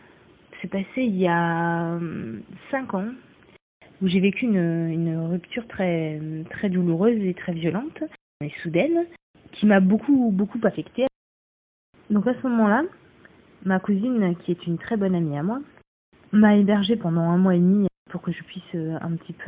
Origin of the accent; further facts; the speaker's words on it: Normandy, France; moved away as an adult; j'ai grandi en Normandie